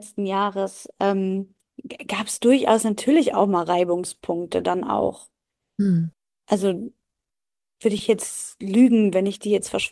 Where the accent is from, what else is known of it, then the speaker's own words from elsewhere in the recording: Aachen, North Rhine-Westphalia, Germany; also ich komme aus Aachen oder wir kommen aus Aachen